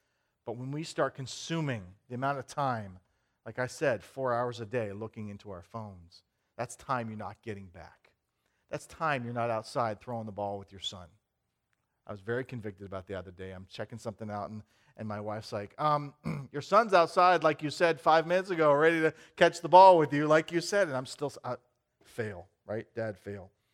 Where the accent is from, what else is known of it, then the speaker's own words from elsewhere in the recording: Illinois, United States; born there; also born or lived in Oregon / Nevada / California / Florida; state of Oregon and Nevada and California and Florida and New Hampshire, and I've lived all over. I was born in Illinois.